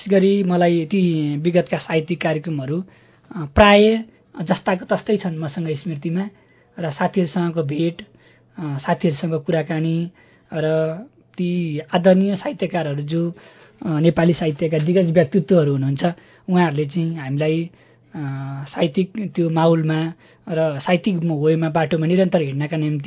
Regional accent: Ilam, Koshi Province, Nepal; मेरो घर इलाम हो। अब म चाहिँ योभन्दा अगाडि पनि 2 वर्ष ताप्लेजुङ बसेको छु, र फेरि मेरो मोटामोटी 2 वर्षको समय ताप्लेजुङ को हाङदेवामा मेरो बसाइ हुँदैछ।

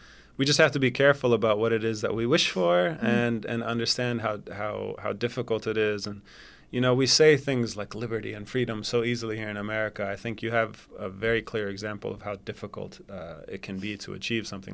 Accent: Syria; When I was growing up, I'd tell somebody I was from Syria, and they'd be like, Syria? What is that?

